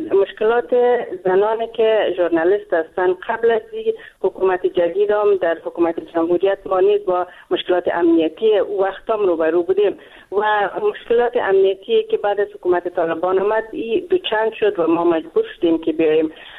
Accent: Afghanistan; moved away; ما یک افغان هستم، اینجا مهاجر آمدیم

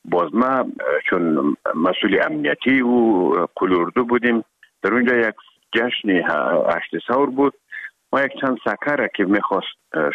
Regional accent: Herat, Afghanistan

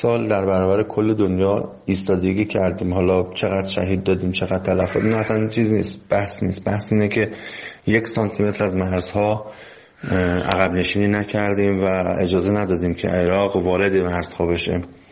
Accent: Iran; به عنوان یک ایرانی رو عرض میکنم

